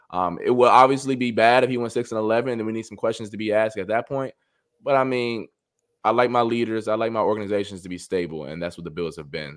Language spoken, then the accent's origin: English; Cleveland, Ohio, United States; I'm not from Western New York, not from Buffalo, from Cleveland. Shout out to the 216.